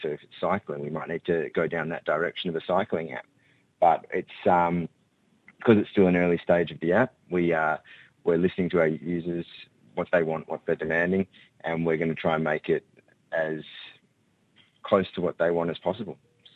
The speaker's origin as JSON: {"language": "English", "town": "Perth", "region": "Western Australia", "country": "Australia", "lives_now": "Melbourne, Australia", "said": "I'm from Perth originally, so when I moved to Melbourne, I didn't know many people here."}